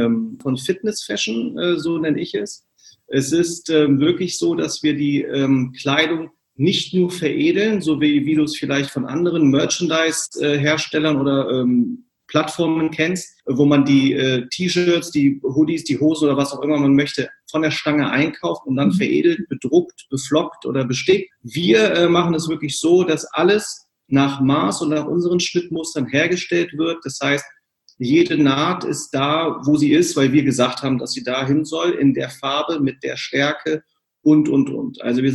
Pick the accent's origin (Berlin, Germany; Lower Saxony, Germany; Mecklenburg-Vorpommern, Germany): Lower Saxony, Germany; Braunschweig; born there; also born or lived in California; now in Hamburg, Germany; bin gebürtiger Braunschweiger. Und habe eine ganze Zeit lang in den USA gelebt, bevor ich dann von Kalifornien aus zurück nach Deutschland gekommen bin, aber nicht in meine Geburtsstadt Braunschweig zurück, sondern nach Hamburg. Hier lebe ich jetzt schon seit 10 Jahren